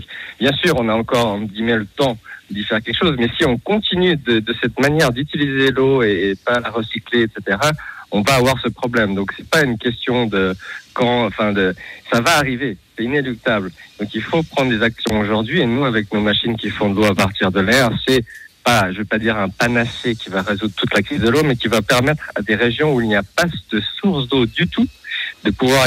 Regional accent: Nyon, Vaud, Switzerland; J'ai grandi en Suisse, à Nyon

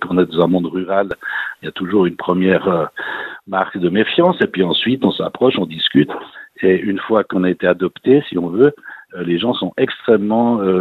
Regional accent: Switzerland

